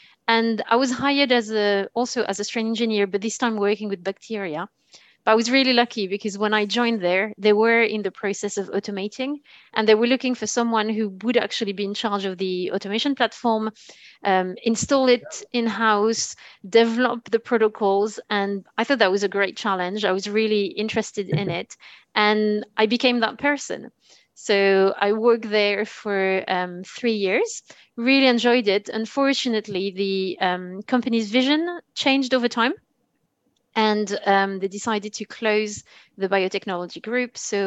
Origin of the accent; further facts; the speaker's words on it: France; accent: French; English is a second language; So this is what I did my PhD in France. You can probably hear it from my accent. I am French. So I did my PhD there and then did a postdoc in Germany also about yeast genetics.